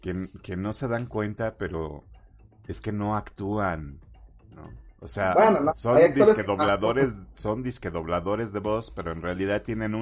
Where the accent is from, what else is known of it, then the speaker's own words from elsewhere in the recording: Mexico; yo también me puedo poner a exigir como ciudadano mexicano